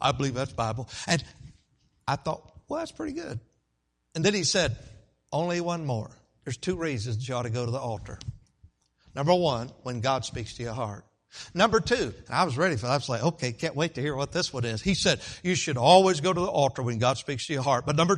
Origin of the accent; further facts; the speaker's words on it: Statesville, North Carolina, United States; the time I was born up until I was about 10 years old, we had the privilege to attend a church in my hometown in Statesville.